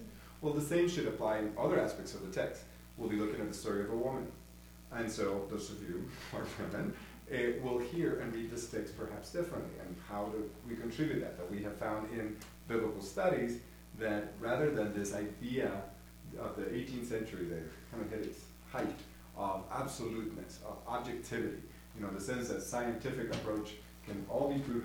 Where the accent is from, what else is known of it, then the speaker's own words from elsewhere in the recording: Guatemala; now in United States; I grew up in Guatemala and then came to the U.S., went to school in Texas Lutheran, and then, you know, through seminary and then work. I lived in a couple of different countries